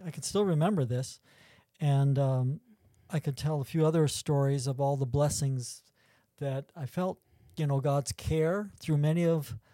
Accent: Indiana, United States; born there; also born or lived in Wisconsin; And I was born in Indiana. My brother was already 3 years old at that time when we moved from Wisconsin.

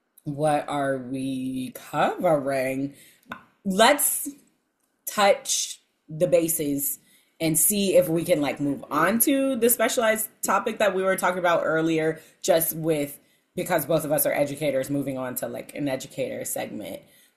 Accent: Norfolk, Virginia, United States; also born or lived in Suffolk, Virginia; I grew up in like Norfolk and Suffolk, Virginia. So like I was there for in Virginia Beach for a little bit too.

